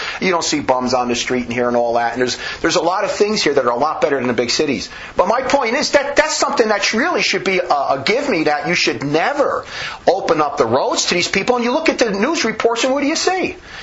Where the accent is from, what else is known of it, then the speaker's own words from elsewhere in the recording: New Jersey, United States; I grew up in New Jersey, and you'd have to go to work with sleet, with ice, with lack of visibility.